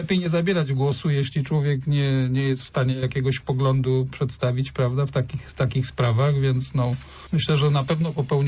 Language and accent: Polish; Poznań, Greater Poland Voivodeship, Poland; jako poznaniak